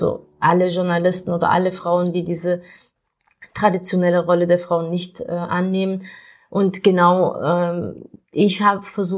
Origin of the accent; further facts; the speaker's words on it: Ulm, Baden-Württemberg, Germany; Ja, ich bin 1984 in Ulm geboren. Das ist im Schwabenländle, kann man sagen, für die, die sich da nicht auskennen. Und ich bin dort auch zur Schule gegangen